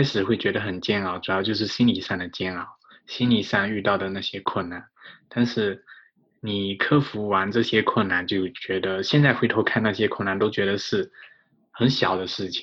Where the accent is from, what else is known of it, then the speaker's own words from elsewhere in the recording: Fujian, China; 然后我是来自中国福建